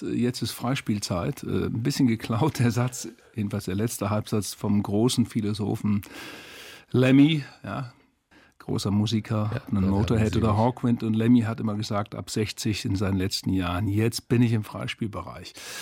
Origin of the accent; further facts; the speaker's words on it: Twistringen, Lower Saxony, Germany; Meine Heimat heißt Twistringen. Das liegt bei Bremen